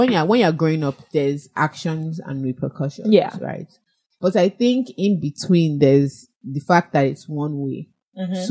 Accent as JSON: {"language": "English", "country": "Nigeria", "said": "We're going to be talking about dealing with family dysfunction, especially as Nigerian and African millennials."}